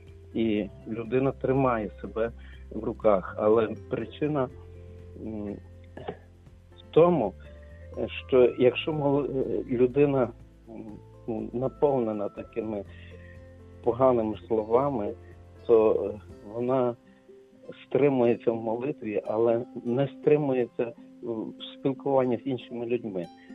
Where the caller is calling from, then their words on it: Lviv, Lviv Oblast, Ukraine; я зі Львова.